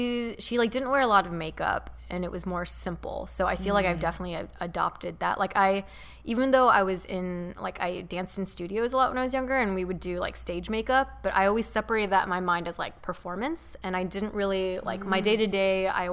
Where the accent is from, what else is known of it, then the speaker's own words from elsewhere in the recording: California, United States; growing up in Orange County, where a lot of people like sports are really big and like people go out and you're in the sun a lot